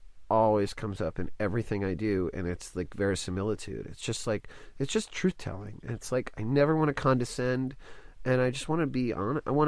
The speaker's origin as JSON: {"language": "English", "town": "Dallas", "region": "Texas", "country": "United States", "tie": "born or raised there", "said": "Like, I grew up in Dallas"}